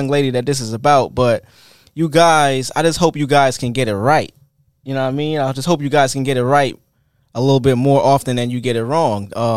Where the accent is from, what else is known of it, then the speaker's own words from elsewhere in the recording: Far Rockaway, New York, United States; See, I'm a Far Rock nigga myself.